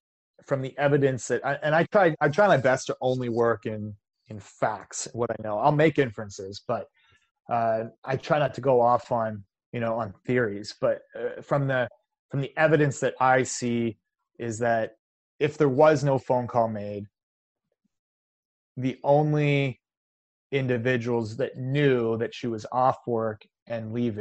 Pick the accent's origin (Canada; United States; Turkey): Canada; A kilometer, because I'm Canadian, right?